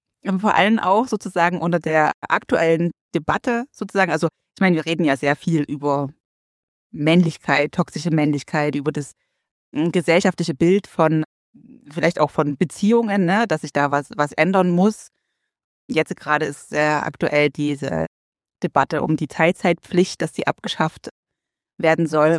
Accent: Chemnitz, Saxony, Germany; ich komme ja aus Chemnitz, also aus dem Osten der Republik.

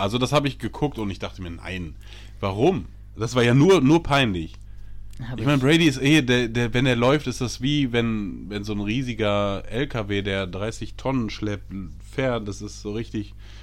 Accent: Germany; ich bin aus Germany.

